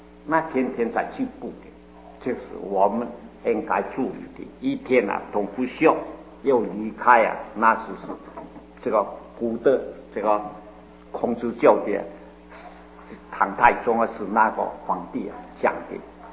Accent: Guangdong, China; 就是我是广东人啊，我也对广东的特别。

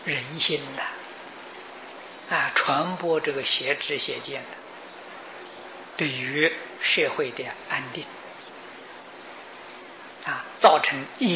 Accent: Taiwan; 今天我们台湾在试验民主制度

